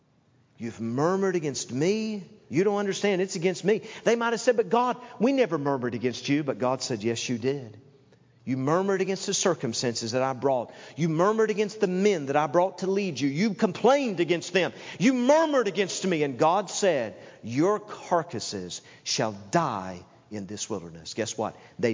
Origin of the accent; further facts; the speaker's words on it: the South, United States; When I grew up in the South, you had to go to Atlanta to go anywhere.